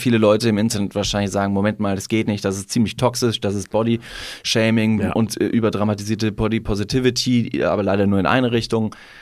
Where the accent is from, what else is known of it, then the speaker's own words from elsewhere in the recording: Italy; Ich habe meistens zwei, ich bin Italiener.